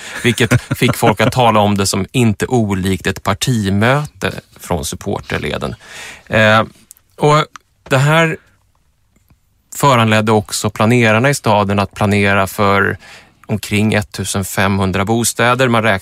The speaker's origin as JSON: {"language": "Swedish", "town": "Linköping", "region": "Östergötland", "country": "Sweden", "tie": "born or raised there", "said": "När jag växte upp i Linköping på 80-talet"}